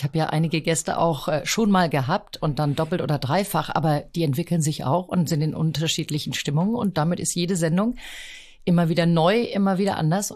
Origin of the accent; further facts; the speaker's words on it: Rüsselsheim, Hesse, Germany; born there; Ich bin, wie du sagst, in Rüsselsheim geboren